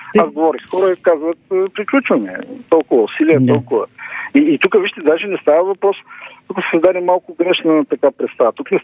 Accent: Burgas Province, Bulgaria; аз съм роден и съм израснал в Странджа.

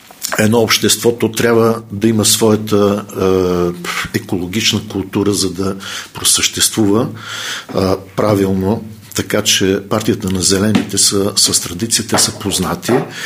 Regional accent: Vidin, Vidin Province, Bulgaria; born there; now in Sofia, Bulgaria; бил съм специалист по образование на община Видин, откъдето съм роден.

